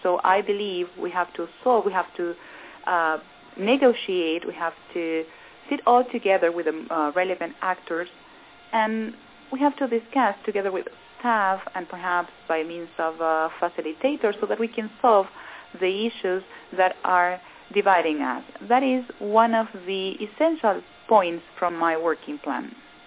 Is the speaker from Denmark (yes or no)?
no; Santiago, Santiago Metropolitan Region, Chile; I'm from Santiago de Chile, so I am very happy to be here, having finished my postgraduate courses in Edinburgh. I'm a lawyer by profession. I am from Chile.